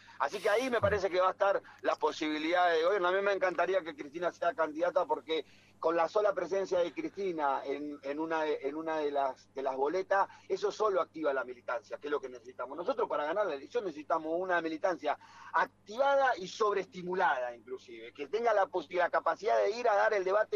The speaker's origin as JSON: {"language": "Spanish", "country": "Argentina", "said": "Soy un argentino que considera que la patria es mucho más grande que el conurbano"}